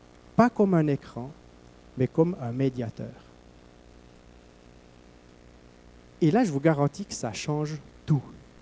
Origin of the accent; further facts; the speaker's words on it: Switzerland; en tant que Suisse. Peut-être d'autres ont vécu des temps plus durs, mais pour moi, en tout cas, qui suis né en 1979